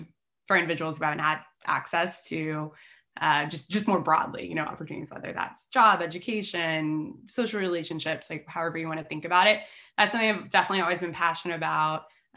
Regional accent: Houston, Texas, United States; moved away as an adult; Born and raised in Houston, Texas, and then moved up to New York for college.

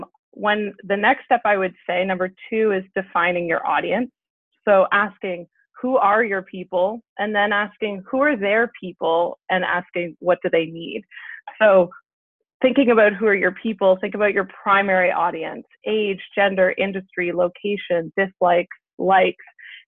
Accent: Canada; I'm a Canadian.

